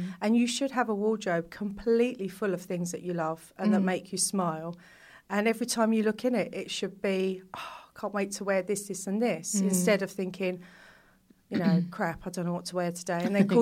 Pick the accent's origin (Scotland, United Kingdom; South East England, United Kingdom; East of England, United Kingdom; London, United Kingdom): London, United Kingdom; I grew up in East London.